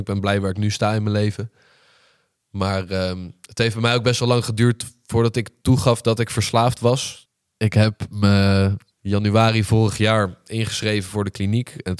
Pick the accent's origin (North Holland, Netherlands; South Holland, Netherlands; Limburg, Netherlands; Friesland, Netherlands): South Holland, Netherlands; Leiderdorp; also born or lived in Oegstgeest; ik ben 20 jaar oud. Ik kom uit Leiderdorp. Ik ben geboren in Oegstgeest.